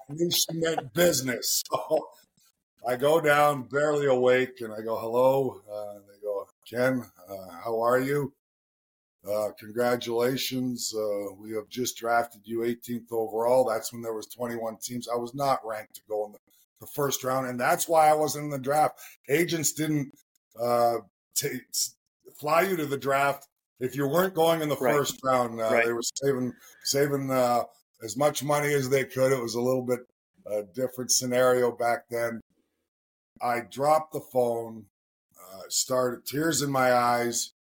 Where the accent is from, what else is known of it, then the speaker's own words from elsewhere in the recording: Edmonton, Alberta, Canada; I grew up in Edmonton, and the draft was in Montreal, 2-hour time difference.